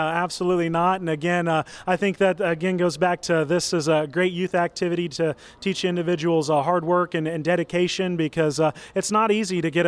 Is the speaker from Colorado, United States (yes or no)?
no; Marshall, Illinois, United States; I'm from Marshall, Illinois.